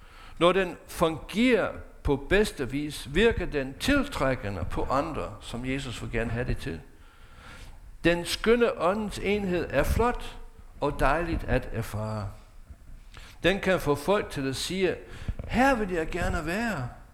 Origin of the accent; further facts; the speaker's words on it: United States; for andre verdens dele lige nu, fordi jeg stammer fra USA.